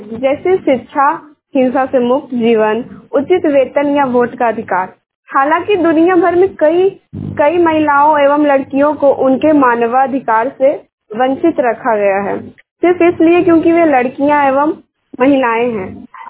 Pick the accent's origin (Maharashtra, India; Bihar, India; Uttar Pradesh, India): Bihar, India; Bhawanpur; ग्राम Bhawanpur post करियोना जिला नवादा की रहने वाली हूँ और उच्च माध्यमिक विद्यालय भवनपुर कक्षा 12वीं की मैं छात्रा हूँ।